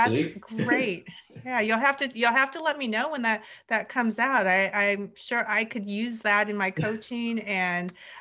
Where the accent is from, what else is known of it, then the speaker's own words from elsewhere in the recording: South Korea; Because I'm originally from Korea, and I was orphaned in Korea.